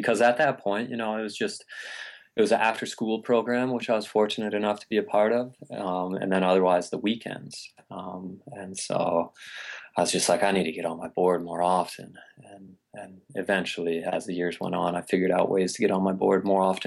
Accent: Vermont, United States; I grew up in Vermont and I was always playing sports, baseball, soccer, basketball.

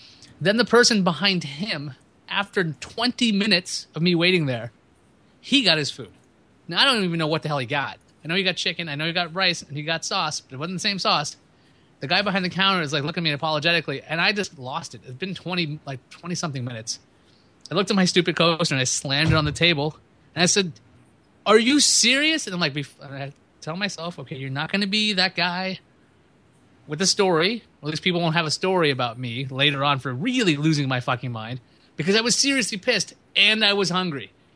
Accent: New York City, New York, United States; also born or lived in Brooklyn; Like I'm from New York. That's the other thing. Like, I can keep doing this because now, where are you really from? Well, I grew up in Queens. Where are you from? I was born in Brooklyn.

